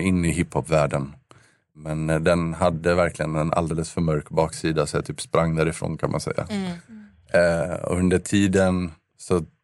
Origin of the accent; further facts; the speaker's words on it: Halmstad, Halland County, Sweden; accent: Halland dialect; now in Stockholm, Sweden; Jag är från Halmstad från början.